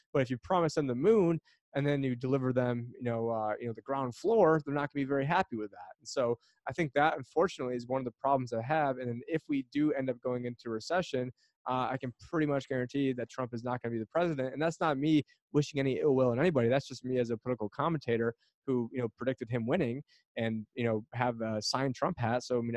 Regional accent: United States; I'm American

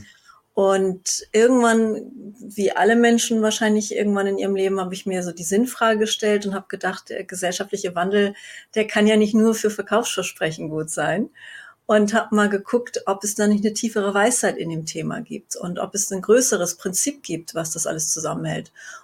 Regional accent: Hamburg, Germany; born there; ich lebe in Hamburg, wo ich auch geboren bin. Und ich lebe hier mit meiner Familie.

